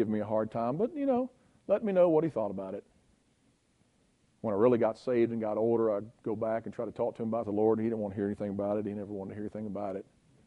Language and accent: English; West Virginia, United States; I grew up on the farm working for him when I was a kid growing up in West Virginia.